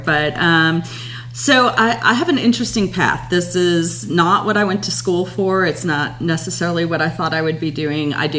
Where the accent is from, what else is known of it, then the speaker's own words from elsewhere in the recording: Missouri, United States; Yeah, so I grew up in Missouri and was working in St. Louis after college at Edward Jones.